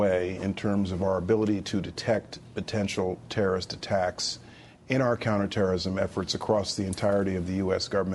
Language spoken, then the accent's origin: English; New York, United States; I'm a New Yorker. I was in Manhattan on September 11, 2001.